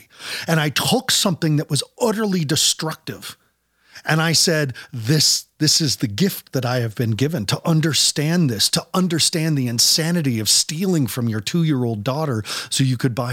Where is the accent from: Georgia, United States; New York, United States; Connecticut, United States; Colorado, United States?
Colorado, United States; Longmont; also born or lived in Denver / Aurora / Lakewood; raising my children in Boulder, Colorado, growing up in Longmont, Colorado, having lived in Denver and Aurora and Lakewood, I love Colorado.